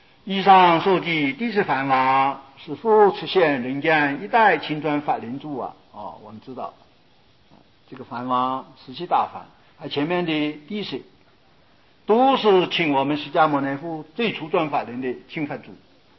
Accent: China; 所以我们中国人对这个龙啊也蛮有研究的

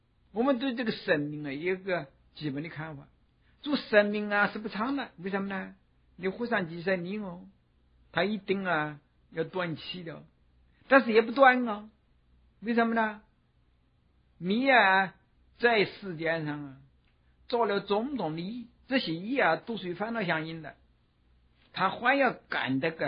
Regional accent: China; 所以我们中国人啊，一乱起来的时候，他什么样古代的文化，或者什么他不顾的

